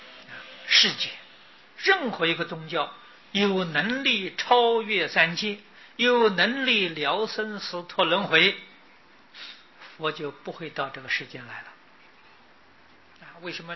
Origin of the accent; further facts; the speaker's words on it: China; 今年按我们中国人的算法，是佛陀灭后啊3019年啊，3019年。